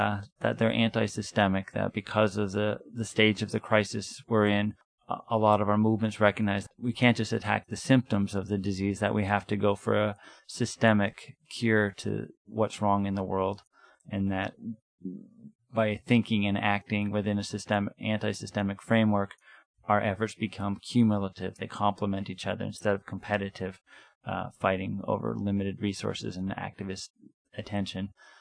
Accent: San Francisco, California, United States; I'm from San Francisco, where I work with Direct Action to Stop the War.

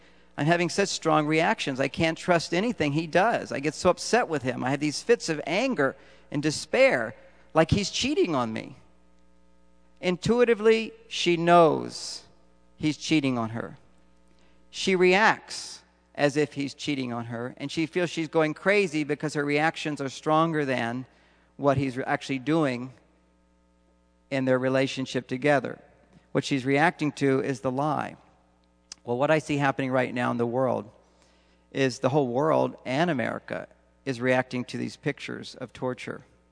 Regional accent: Texas, United States; also born or lived in California; But I grew up in Texas, by the way. I moved to California.

